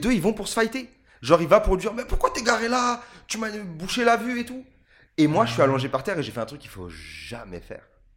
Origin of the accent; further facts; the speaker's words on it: France; je suis français, franco-français.